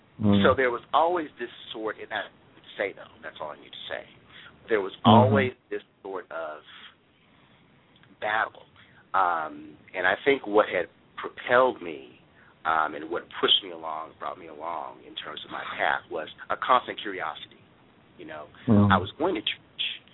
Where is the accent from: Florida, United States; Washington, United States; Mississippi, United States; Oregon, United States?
Oregon, United States; Portland; I'm from Portland, Oregon, but my folks are from by way of Texas, so we're Southern. I was raised in a Southern Baptist church.